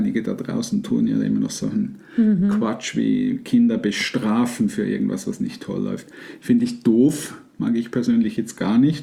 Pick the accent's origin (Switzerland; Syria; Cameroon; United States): Switzerland; das wäre bei uns in der Schweiz nicht so toll